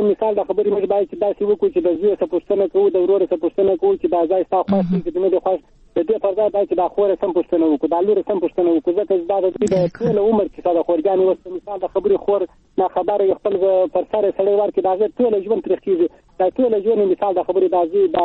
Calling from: Zabul, Afghanistan; د زابل چاوي څخه

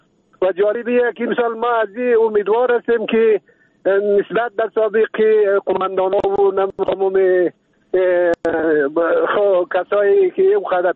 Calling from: Kabul, Afghanistan; از کابل هستم تماس گرفتم.

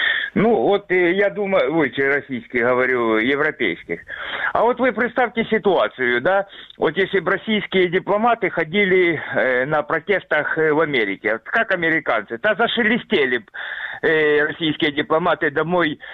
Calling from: Poltava, Poltava Oblast, Ukraine; Здравствуйте, Полтава.

